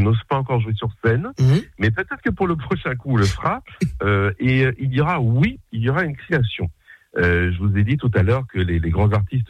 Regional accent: Paris, Île-de-France, France; born there; parce que moi je suis né à Paris.

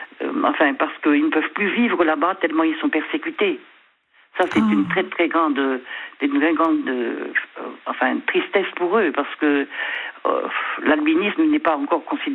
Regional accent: Brittany, France; Je ne sais pas si j'ai un accent breton, mais je ne crois pas. Parce que je ne parle pas la langue bretonne dans mon secteur à moi, qui est du côté de Rennes, du côté du Mont-Saint-Michel.

